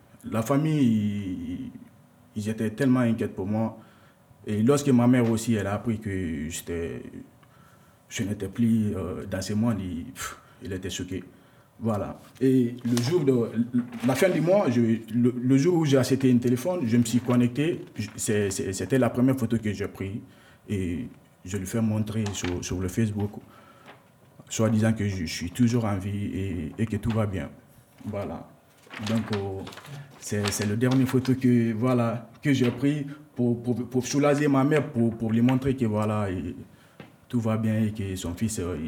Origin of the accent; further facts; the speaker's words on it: Guinea; Je suis d'origine guinéenne, voilà. Et je viens de la Guinée-Conakry.